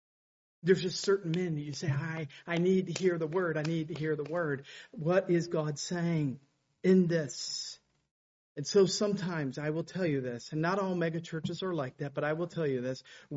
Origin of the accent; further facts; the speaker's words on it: Tennessee, United States; I grew up in Tennessee. And around us there were back hills churches.